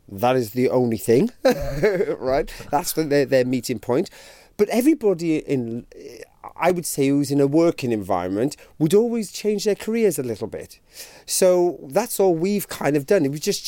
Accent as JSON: {"language": "English", "region": "Wales", "country": "United Kingdom", "tie": "born or raised there", "said": "Okay, so in South Wales"}